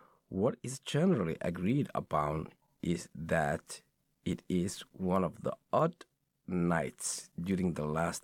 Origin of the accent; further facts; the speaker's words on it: Somalia; I can't attest to that because I grew up in Somalia